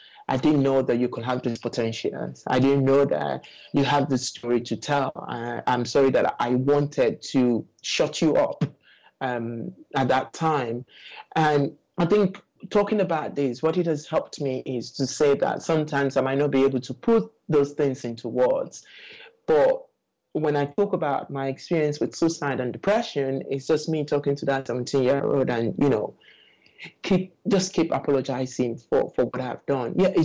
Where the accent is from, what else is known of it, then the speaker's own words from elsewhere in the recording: Nigeria; moved away as an adult; that's not what you think of as a gay man growing up in Nigeria. You know, I left Nigeria when I was 32.